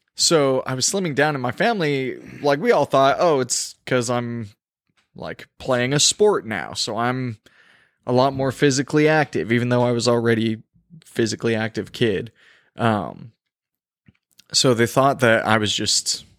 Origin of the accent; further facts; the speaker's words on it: El Paso, Texas, United States; I was raised in the South.